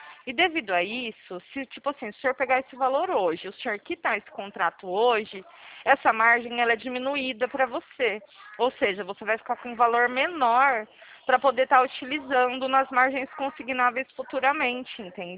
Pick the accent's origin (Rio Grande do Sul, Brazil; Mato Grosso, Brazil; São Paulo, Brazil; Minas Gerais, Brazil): São Paulo, Brazil; Presidente Prudente; Eu sou de Prudente.